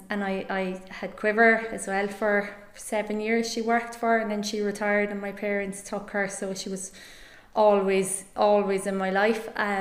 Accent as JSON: {"language": "English", "town": "Killorglin", "region": "Munster", "country": "Ireland", "tie": "born or raised there", "said": "I grew up in Killorglin. My family home is in Beaufort, but I've lived in Killorglin for a long time."}